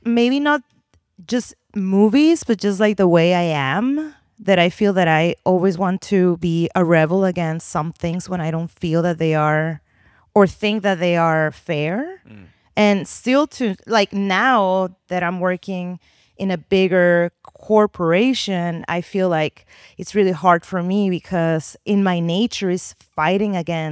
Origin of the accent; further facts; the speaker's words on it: Tijuana, Baja California, Mexico; also born or lived in San Diego; So I was born in San Diego, raised in Tijuana. We are in the neighborhood where I grew up.